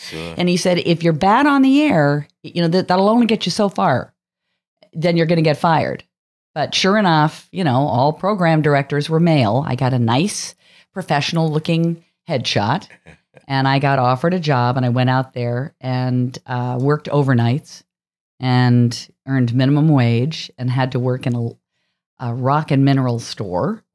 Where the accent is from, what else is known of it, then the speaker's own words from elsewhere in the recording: Boulder, Colorado, United States; I grew up in Boulder, Colorado.